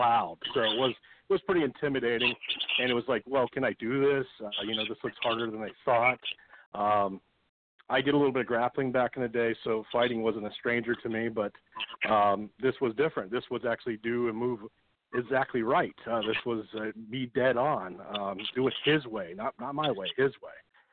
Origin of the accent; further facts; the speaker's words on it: Columbus, Ohio, United States; Basically, you know, it's my hometown, Columbus is, so we're giving half our ticket sales to Latitude 525.